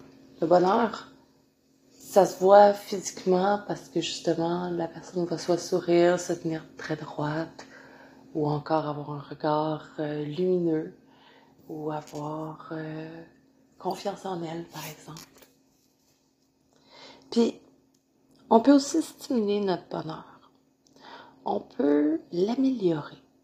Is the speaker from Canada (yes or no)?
yes; Canada; born there; je suis née au Canada, dans un pays qu'on considère riche, qu'on considère comme étant évolué.